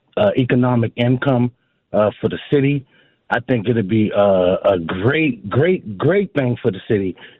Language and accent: English; Washington, District of Columbia, United States; I care about the D.C. residents. I'm from Southeast, and I care about the residents of the city.